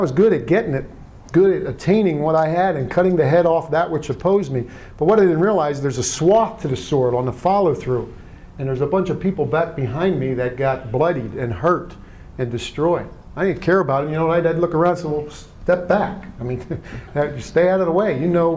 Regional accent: Philadelphia, Pennsylvania, United States; born there; I was born in Philadelphia. I'm the oldest of four children.

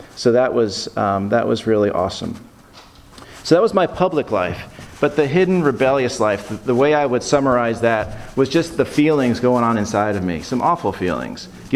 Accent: Rye, New York, United States; now in Atlanta, United States; I am living in Atlanta, and I've been there for 30 years, but I grew up in New York. I moved around a lot. I had 5 major moves by the time I was 10 years old, but I grew up in a small town outside of New York City called Rye, New York.

